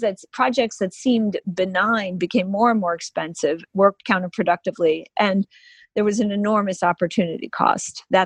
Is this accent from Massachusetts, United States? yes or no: no; Illinois, United States; I'm from Illinois too, where he was from